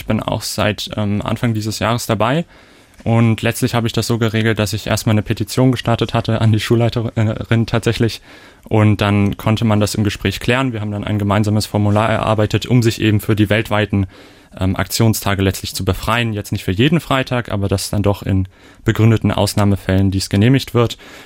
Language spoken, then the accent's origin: German; Potsdam, Brandenburg, Germany; Ich komme aus Potsdam.